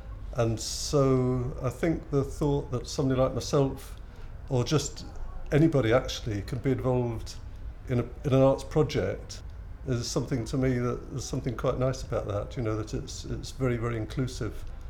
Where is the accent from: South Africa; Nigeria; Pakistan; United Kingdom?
United Kingdom; Newcastle, North East England; I come from Newcastle